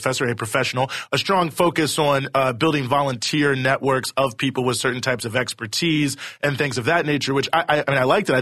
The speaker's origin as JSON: {"language": "English", "town": "Charlottesville", "region": "Virginia", "country": "United States", "said": "As someone from a small mid-Atlantic city, I feel your pain, although I'm from Charlottesville, Virginia"}